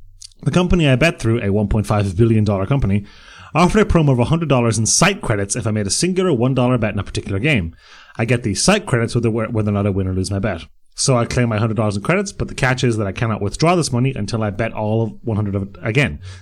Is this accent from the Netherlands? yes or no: no; Bray, Leinster, Ireland; The Silver Strand in Bray, which is my hometown.